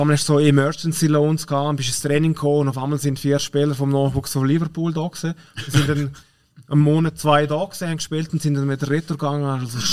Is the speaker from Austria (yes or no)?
no; Switzerland; wenn es bei uns in der Schweiz heißt, jetzt haben wir eine englische Woche